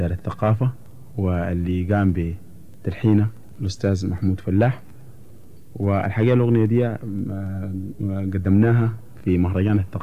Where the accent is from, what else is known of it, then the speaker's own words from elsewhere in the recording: Omdurman, Khartoum, Sudan; born there; العائلة او الاسرة نزحت طبعا من الشمالية واستقرت في ام درمان هنا، و ولدت أنا هنا